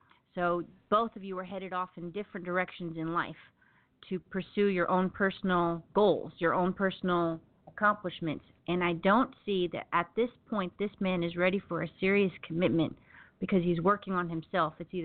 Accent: the South, United States; accent: Southern; that's where my Southern accent

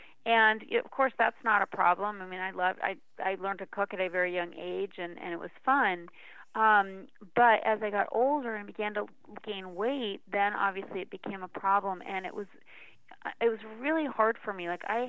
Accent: Northeast, United States; I'm from the Northeast, so it was Friendly's up there.

